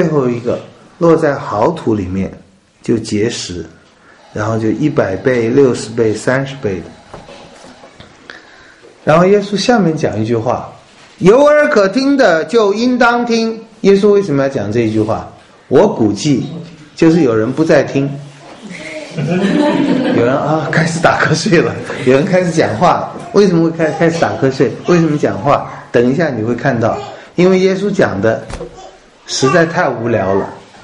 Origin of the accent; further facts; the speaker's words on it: Taiwan; 我从台湾来的，我小时候不懂，因为我没看过这种撒种的方式。